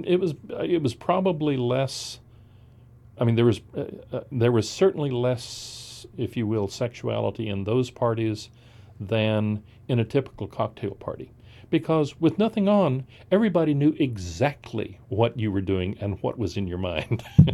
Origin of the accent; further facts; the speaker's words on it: Texas, United States; also born or lived in Oakland, California; However, I'm not really a Texan. I was born in Oakland, California. I was just drugged back to Texas before I was old enough to defend myself.